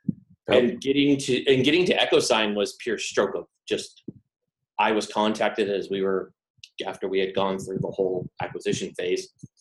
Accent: Folsom, California, United States; I grew up in Folsom, California. So it's a prison town. … sang about it.

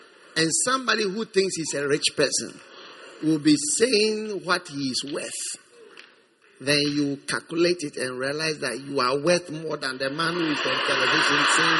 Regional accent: Nigeria; I'm a Nigerian

